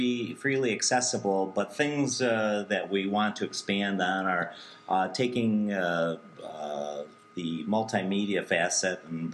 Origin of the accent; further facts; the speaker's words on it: Michigan, United States; I was from Michigan, and my son, who goes to Michigan State.